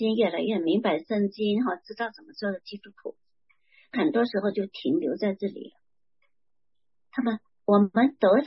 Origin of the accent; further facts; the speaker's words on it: China; 好像我们以前国内哈我们中国人哈会觉得汉人